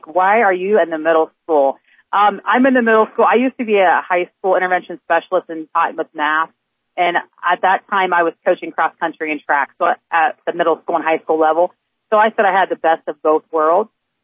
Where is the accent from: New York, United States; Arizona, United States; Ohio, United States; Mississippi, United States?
Ohio, United States; St. Marys; Okay, so I'm born and raised in St. Mary's, been here all my life